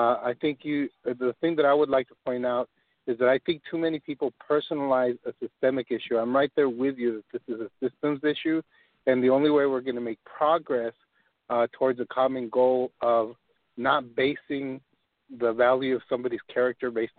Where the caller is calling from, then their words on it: El Paso, Texas, United States; I'm calling from El Paso, Texas